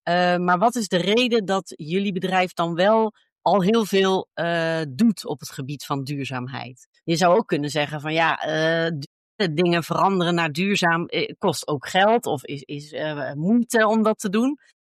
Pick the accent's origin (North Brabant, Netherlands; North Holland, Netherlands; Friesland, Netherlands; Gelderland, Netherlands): North Brabant, Netherlands; Breda; ik kom zelf uit Breda, dus ik ken Breda heel goed.